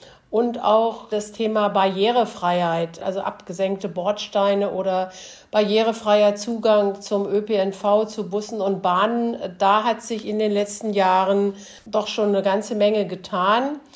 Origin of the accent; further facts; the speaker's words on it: Braunschweig, Lower Saxony, Germany; Ich komme ja hier aus Braunschweig